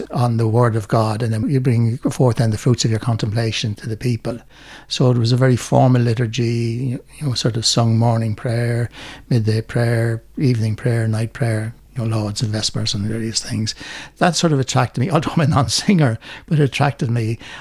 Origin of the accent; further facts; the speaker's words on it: Naas, Leinster, Ireland; I grew up in Naas, County Kildare.